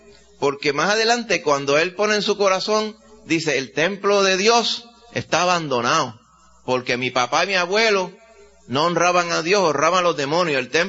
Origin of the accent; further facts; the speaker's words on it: Dominican Republic; En un colegio que yo me crié en la República Dominicana, era un colegio católico